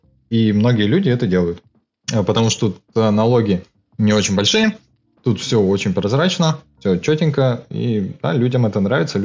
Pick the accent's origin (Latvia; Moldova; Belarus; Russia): Russia; now in Estonia; Я, как приехавший из России, могу сказать, что бюрократии тут нет.